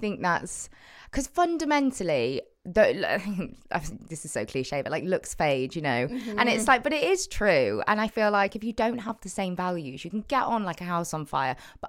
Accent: Cheltenham, South West England, United Kingdom; now in Manchester, United Kingdom; Cheltenham, Cotswolds girl, born and raised. And then I live in Manchester the last 6 years.

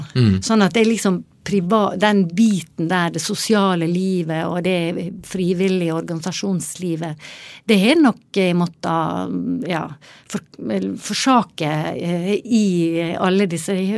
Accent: Volda, Møre og Romsdal, Norway; jeg er jo født og vokst opp i Volda

